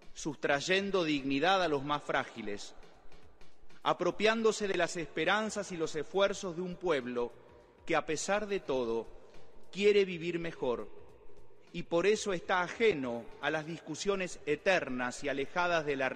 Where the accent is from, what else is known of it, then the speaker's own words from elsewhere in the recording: Argentina; A veces, como sociedad argentina, también recorremos caminos peligrosos